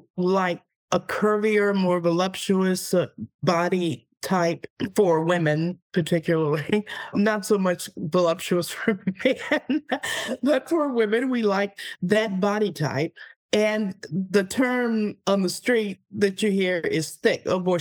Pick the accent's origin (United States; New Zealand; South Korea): United States; the South; But I grew up in the South, soul food cooking, lots of good gravy and biscuits and lots of butter